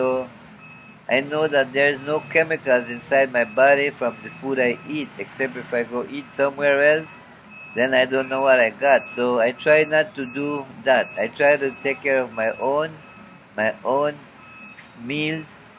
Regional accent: San Ignacio, Cayo District, Belize; So in my hometown, everyone, almost 90% of the people in San Ignacio

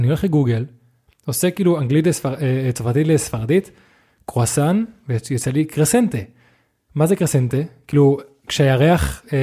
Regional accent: Spain; first language Spanish; Hebrew is a second language; now in Israel; אני עליתי מספרד, גרתי שם רוב חיי.

